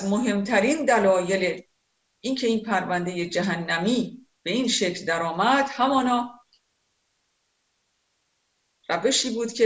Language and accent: Persian; Ahvaz, Khuzestan, Iran; از پدر کرد و مادر لور بختیاری، اما متولد اهوازم و تحصیلات ابتدایی را تا دوم دبستان در مدرسه ملی دکتر جزایری اهواز گذراندم